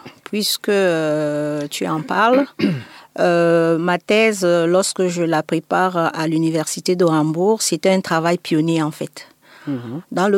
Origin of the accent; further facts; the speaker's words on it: Cameroon; Je suis camerounaise, comme il a déjà été souligné.